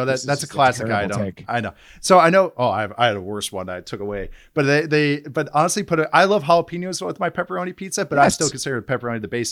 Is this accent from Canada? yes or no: no; Midwest, United States; Can you believe I'm from the Midwest?